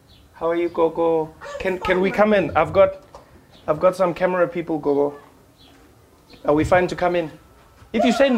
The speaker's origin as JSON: {"language": "English", "country": "South Africa", "said": "the Global Citizens Festival came to me and said that they're hosting a concert in my home country, South Africa."}